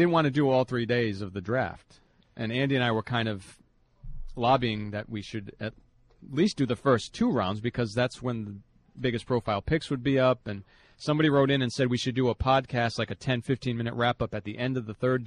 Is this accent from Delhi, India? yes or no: no; Mumbai, Maharashtra, India; Since I'm from Bombay, India, I then went home for New Year's and Christmas